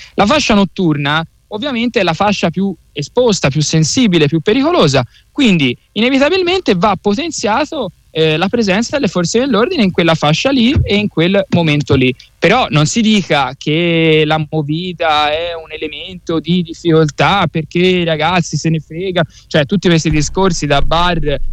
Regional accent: Florence, Tuscany, Italy; E purtroppo a Firenze, e lo dico da fiorentino, orgogliosamente fiorentino, a Firenze è diventato un reato.

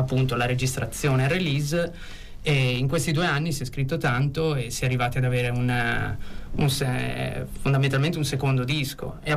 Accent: Pesaro, Marche, Italy; Sono di Pesaro, ero a Pesaro.

